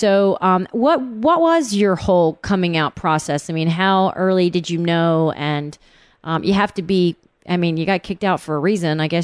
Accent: Cleveland, Tennessee, United States; I am from Cleveland, Tennessee, which is where Lee University is. And yeah, and so that's where I'm from, outside of Chattanooga.

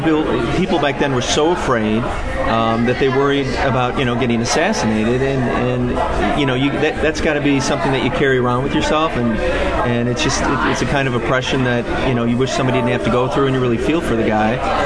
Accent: Chicago, Illinois, United States; just growing up in Chicago in the Midwest

